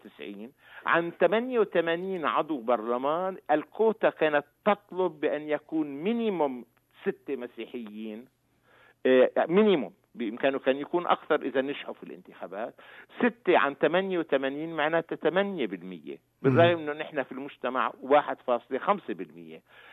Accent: Palestine; الآن بحب أخبرك نحن مجتمع فلسطيني مشتت ومبعثر ديموغرافيا

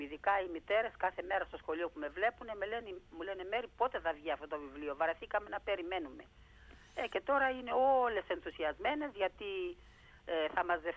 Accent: Rhodes, South Aegean, Greece; now in Australia; Εγώ είμαι από τη Ρόδο.

